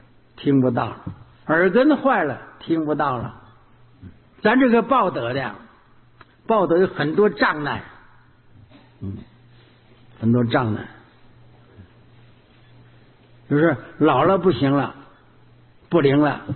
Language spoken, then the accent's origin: Chinese; Heilongjiang, China; 像我们黑龙江人，东北的